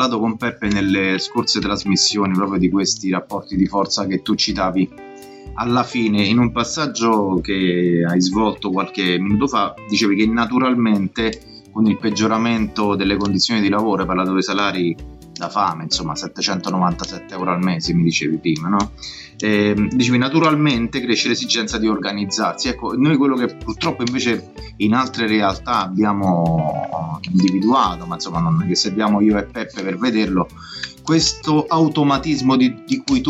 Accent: Rome, Lazio, Italy; accent: Roman; abito a Roma, si deduce dal mio accento

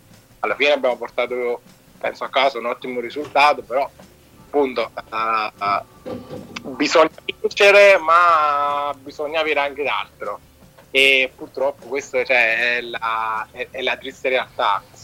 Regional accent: Montematese, Campania, Italy; io sono di Montematese, provincia di Caserta

